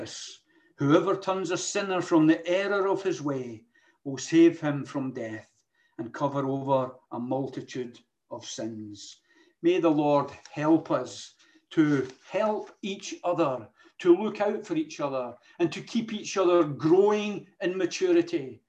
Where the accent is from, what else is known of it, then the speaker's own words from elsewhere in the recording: Scotland, United Kingdom; I like that, obviously being a Scotsman.